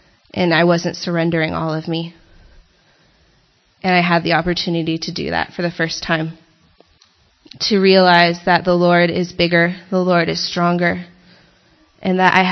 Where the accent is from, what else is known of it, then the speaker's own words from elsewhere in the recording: Los Angeles, California, United States; I'm from Los Angeles. I actually live there.